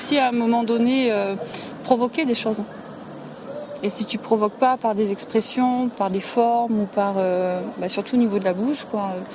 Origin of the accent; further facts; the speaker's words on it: Sisteron, Provence-Alpes-Côte d'Azur, France; Je suis d'ici, je suis de Sisteron.